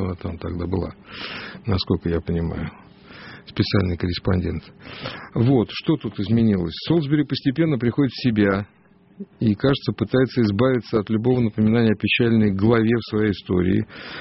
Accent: Russia; узнав, что я из России

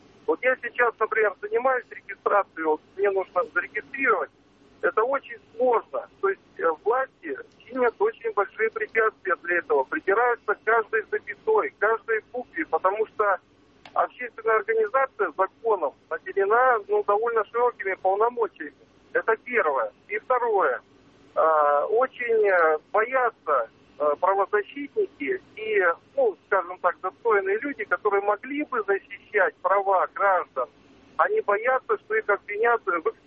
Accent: Omsk, Omsk Oblast, Russia; я из Омска.

